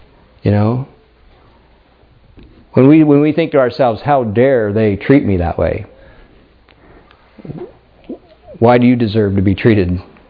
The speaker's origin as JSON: {"language": "English", "town": "Castlegar", "region": "British Columbia", "country": "Canada", "said": "You know, you go across the world and you say, oh, I'm from Castlegar. Where is that? Well, do you know Nelson? No. Kelowna? No."}